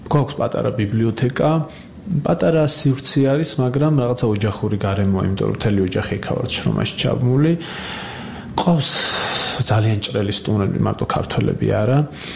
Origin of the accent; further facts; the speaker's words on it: Abkhazia, Georgia; moved away; ეს არის აფხაზეთის თემა, ჩემი ბავშვობის თემაა ეს